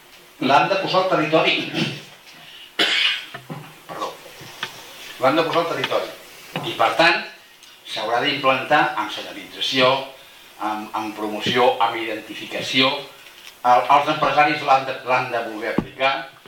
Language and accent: Catalan; Catalonia, Spain; A mi, com a català, em sap greu